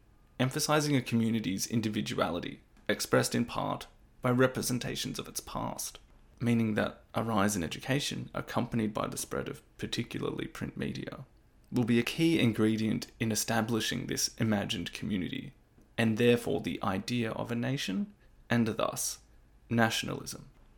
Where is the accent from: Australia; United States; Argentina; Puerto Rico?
Australia; I'm still going to say, yes, I'm an Australian.